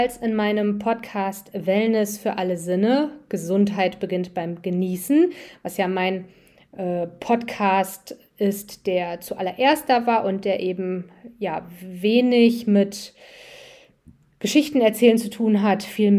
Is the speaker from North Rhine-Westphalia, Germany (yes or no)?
yes; North Rhine-Westphalia, Germany; Also ich bin in Nordrhein-Westfalen aufgewachsen. Meine Eltern haben ein Haus mit großem Garten in der Nähe von Düsseldorf gehabt. Wir haben da alleine gewohnt, also ich bin Einzelkind